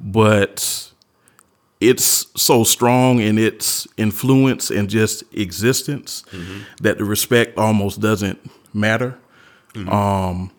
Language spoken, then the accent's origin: English; the South, United States; so even though, you know, born and raised in the South and, like I mentioned earlier, a little bit more country adjacent.